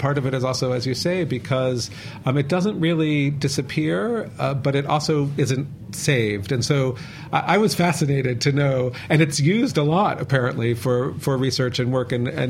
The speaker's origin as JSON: {"language": "English", "country": "United States", "said": "Maybe that's because I'm American. I don't know."}